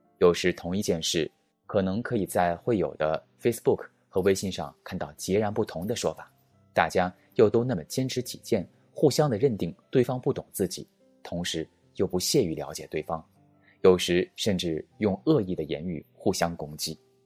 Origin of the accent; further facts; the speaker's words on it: Taiwan; also born or lived in United States; 我虽然在美国出生，从小在台湾长大，但是我父母的家人都是从内地移民去香港的，姥姥姥爷是天津人，爷爷是重庆人，奶奶是海南岛人，而且我自己的妻子是青岛人。